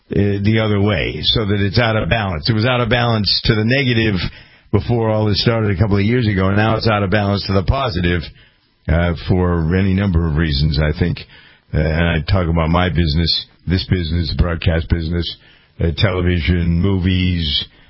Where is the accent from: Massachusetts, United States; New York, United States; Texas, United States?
Massachusetts, United States; Framingham; I know I can talk a big game about my hometown of Framingham, Massachusetts